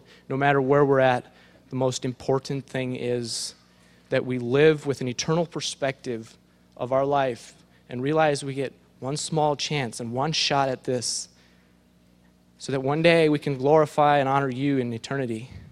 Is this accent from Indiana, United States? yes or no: yes; Indiana, United States; But what I've learned is it doesn't really matter if I'm here, Pennsylvania. I'm from Indiana. I've lived out of the country for 5 years in a couple different countries.